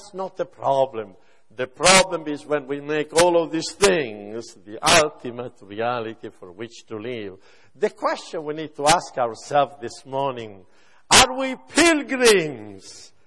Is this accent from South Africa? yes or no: no; Italy; English is a second language; moved away as an adult; now in United States; I come from Italy. And in Italy, we have a lot of romantic songs about the silver ray of the moon. And when I came to America in 1974